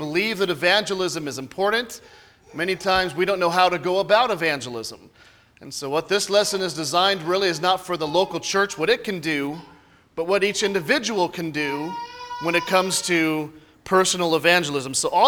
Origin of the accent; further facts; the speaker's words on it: California, United States; also born or lived in the South; But I grew up in California, not a Christian.